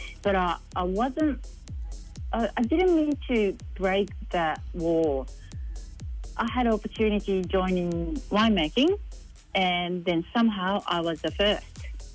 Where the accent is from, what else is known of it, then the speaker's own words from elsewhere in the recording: Japan; English is a second language; I'm from Japan, Northern Hemisphere.